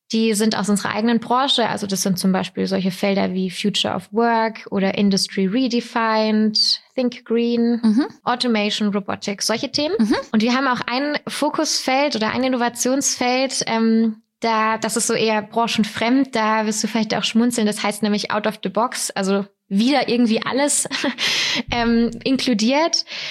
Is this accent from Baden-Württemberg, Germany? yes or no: yes; Weikersheim, Baden-Württemberg, Germany; Ich bin 29 Jahre alt. Ich komme aus Weikersheim